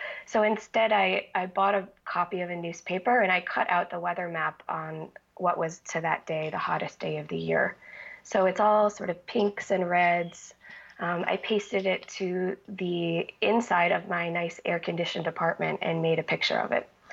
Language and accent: English; Massachusetts, United States; Well, I grew up outside Providence, Rhode Island, just over the border in Massachusetts, in a town that's relatively rural, or at least it was when I was growing up.